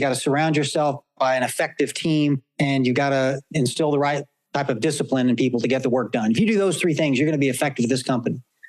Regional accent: the South, United States; when I was a kid, Josh, growing up in the South, you know, my mom would say … if you don't quit telling stories, I'm going to switch your behind.

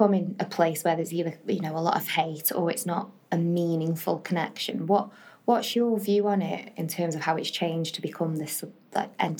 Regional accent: Stoke-on-Trent, West Midlands, United Kingdom; Come on, I'm from Stoke.

